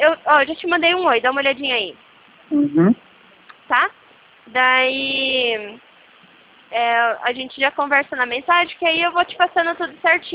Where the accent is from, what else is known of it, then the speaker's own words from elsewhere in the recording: Presidente Prudente, São Paulo, Brazil; Eu sou aqui de Presidente Prudente.